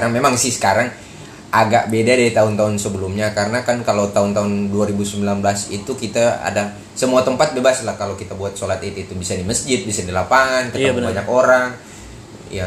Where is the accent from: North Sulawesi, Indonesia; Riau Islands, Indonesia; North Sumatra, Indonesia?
North Sulawesi, Indonesia; Persiapan dan kampung gue juga enggak terlalu jauh, masih di Sulawesi Utara.